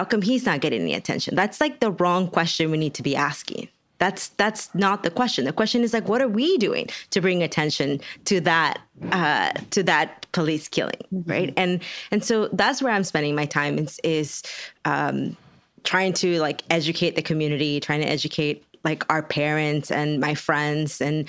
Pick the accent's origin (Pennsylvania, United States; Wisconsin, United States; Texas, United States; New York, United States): Texas, United States; I'm from Texas, and when I say y'all, we have to do something in that y'all, like, I'm included, you know?